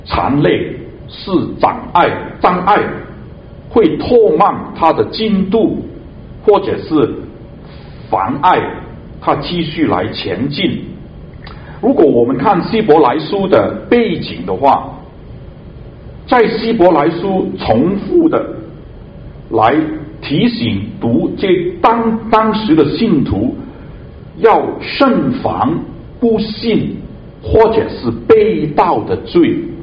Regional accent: Hong Kong; now in Edmonton, Canada; 我来加拿大已经住了很多年，但是我是在香港出生长大的，所以我是中国人，我也是一个香港人，但是我也是加拿大人啊，我也是爱城的市民啊，我很多重的身份啊。

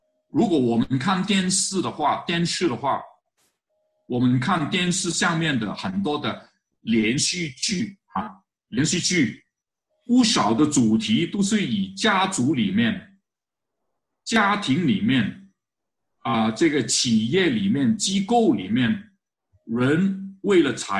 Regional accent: China; 我们从中国来的弟兄姐妹

